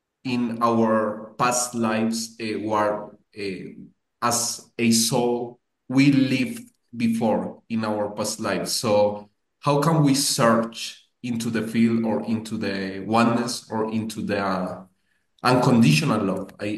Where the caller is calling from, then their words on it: Colombia; From Colombia. Nice to meet you.